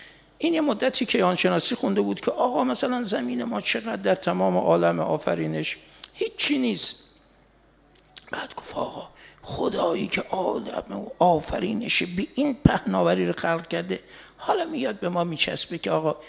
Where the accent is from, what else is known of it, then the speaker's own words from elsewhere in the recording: Mashhad, Razavi Khorasan, Iran; ما بچه مشهدیم